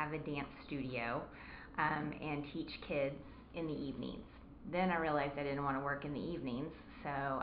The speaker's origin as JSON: {"language": "English", "town": "Robinson", "region": "Illinois", "country": "United States", "said": "I am from Robinson, Illinois, right here."}